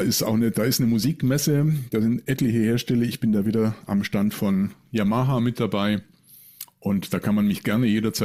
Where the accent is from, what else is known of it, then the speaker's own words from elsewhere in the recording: Ulm, Baden-Württemberg, Germany; born there; Ich komme ja auch wieder in meine Geburtsstadt zurück. Ne? Ich bin ja in Ulm.